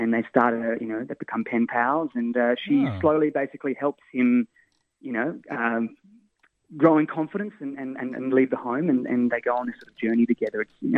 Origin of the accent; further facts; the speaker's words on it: Perth, Western Australia, Australia; I mean, I'm from Perth, Western Australia originally, and spent a lot of time down in Fremantle.